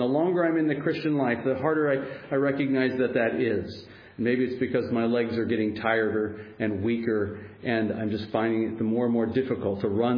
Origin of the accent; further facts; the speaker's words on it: United States; And I'm American, I'm going to ask you to beg your difference, your pardon, as I use the New American Standard Translation